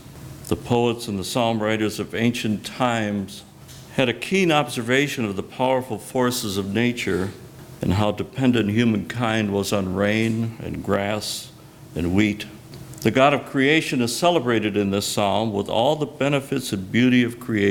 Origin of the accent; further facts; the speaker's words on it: Chicago, Illinois, United States; growing up in the Chicago area and reminded me of being in Austin in February